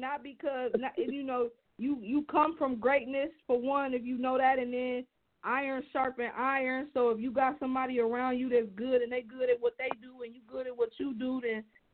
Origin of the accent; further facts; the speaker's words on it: Toledo, Ohio, United States; Like, I'm from Toledo. This is the mud, you know. This place that we live in is an actual swamp